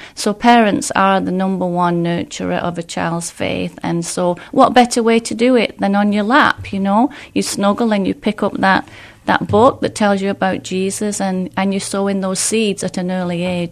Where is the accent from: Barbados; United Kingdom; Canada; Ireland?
United Kingdom; England; moved away as an adult; now in United States; So originally I'm from England, married to a pastor, and we came here 18 years ago on an exchange program for 6 weeks. We came to Kalamazoo.